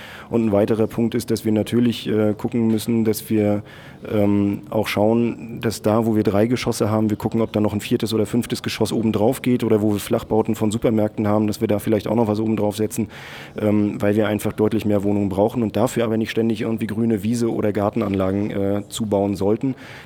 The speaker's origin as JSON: {"language": "German", "town": "Rostock", "region": "Mecklenburg-Vorpommern", "country": "Germany", "said": "Zum einen bin ich echter Rostocker und liebe diese Stadt so abgöttisch"}